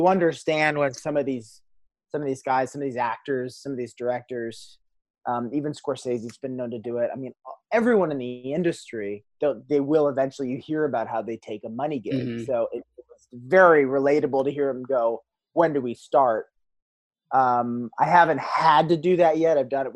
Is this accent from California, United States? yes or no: no; New York, United States; I got to, as the director, opt or vote my hometown to go shoot in. We shot in upstate New York.